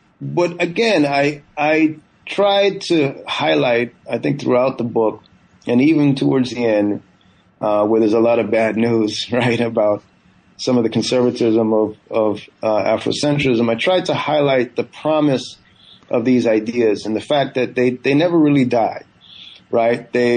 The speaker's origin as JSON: {"language": "English", "region": "California", "country": "United States", "tie": "born or raised there", "also_born_or_lived": "Guyana", "said": "my family moved to the U.S. I grew up in Northern California beginning in the 1980s."}